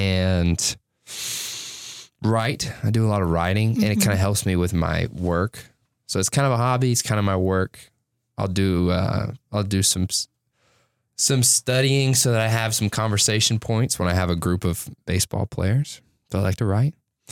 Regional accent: Lebanon, Tennessee, United States; My family lives in Tennessee. I grew up in Lebanon, Tennessee.

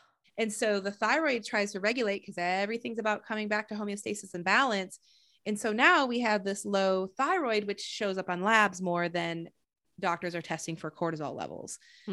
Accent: Flint, Michigan, United States; moved away; I'm originally from Flint, Michigan.

